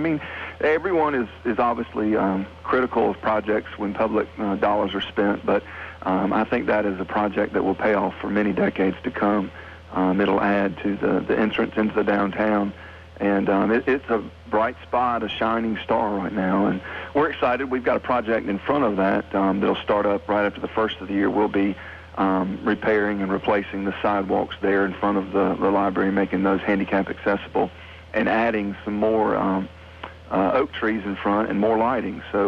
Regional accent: Greenville, United States; I was born in Greenville.

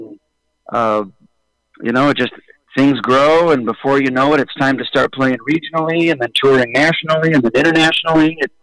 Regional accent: Detroit, Michigan, United States; I've been playing gigs around my hometown of Detroit.

